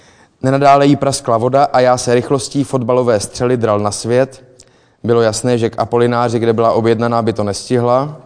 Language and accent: Czech; Prague, Czechia; born there; Narodil jsem se 1974 v Praze, rodiče jsou původem z malého města a venkova. Prarodiče pocházeli z venkova všichni, kromě tátova dědy, který byl z Mostu.